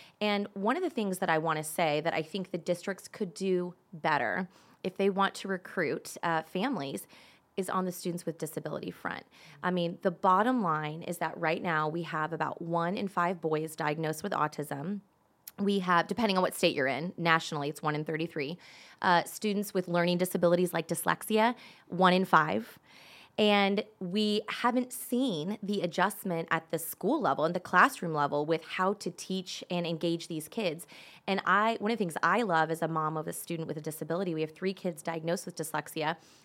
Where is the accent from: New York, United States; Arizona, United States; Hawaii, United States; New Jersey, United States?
Arizona, United States; I grew up in Arizona, went to public school, kindergarten through 12th grade